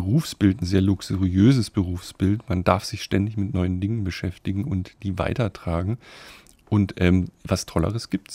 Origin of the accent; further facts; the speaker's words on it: Baden-Württemberg, Germany; born there; da, wo ich geboren bin, in Baden